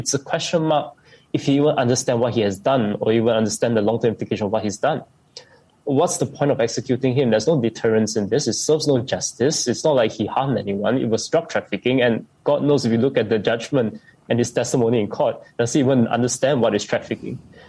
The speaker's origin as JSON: {"language": "English", "country": "Malaysia", "said": "And I think as Malaysian, now that we know that this case is happening, we should do our best to stop it."}